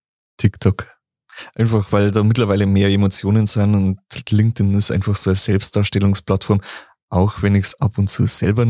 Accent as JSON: {"language": "German", "region": "Bavaria", "country": "Germany", "said": "bei uns in Bayern"}